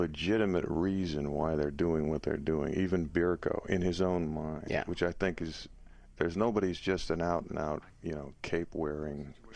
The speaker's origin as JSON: {"language": "English", "town": "Albany", "region": "New York", "country": "United States", "tie": "born or raised there", "said": "He's also from my hometown, Albany, New York."}